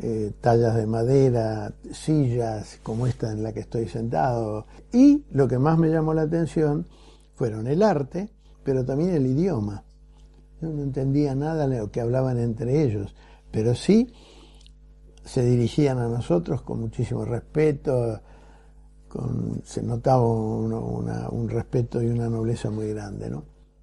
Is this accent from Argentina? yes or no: yes; Argentina; la historia nuestra de los argentinos, de los que nacimos aquí, o en Perú, o en Guatemala